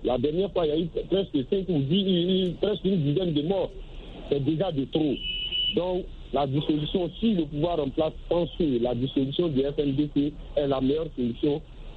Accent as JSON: {"language": "French", "country": "Côte d’Ivoire", "said": "comme chez nous en Côte d'Ivoire, on le dit, faut qu'ils mettent de l'eau dans leur vin"}